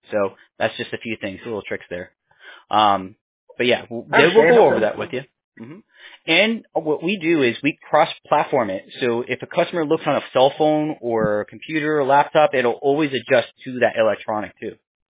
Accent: New York, United States; born there; Originally, I was born in New York. I lived upstate.

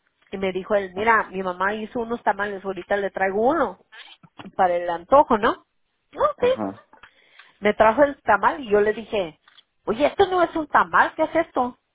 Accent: United States; Yo soy de los Estados Unidos. Mis abuelos eran de México.

